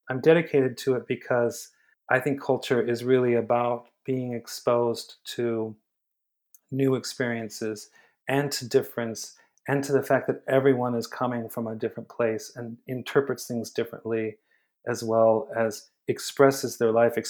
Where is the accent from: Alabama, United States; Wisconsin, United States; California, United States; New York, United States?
California, United States; Los Angeles; I grew up in Los Angeles.